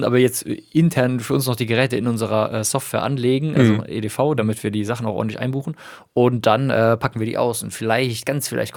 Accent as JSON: {"language": "German", "town": "Pünderich", "region": "Rhineland-Palatinate", "country": "Germany", "tie": "born or raised there", "said": "damit wir also ein bisschen Tourismus fördernd auftreten hier für meine Heimat. So, Pünderich und Umgebung, Leute."}